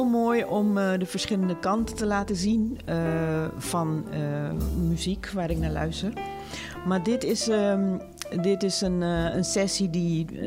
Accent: Willemstad, Curaçao; also born or lived in Suriname; Ik ben in Suriname geboren. En daar heb ik tot mijn 8e gewoond. En daarna zijn we naar Curaçao verhuisd.

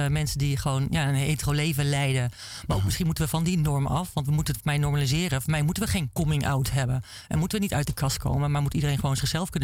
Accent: Gelderland, Netherlands; Wat ik zeg, ik kom van een dorpje van de Veluwe.

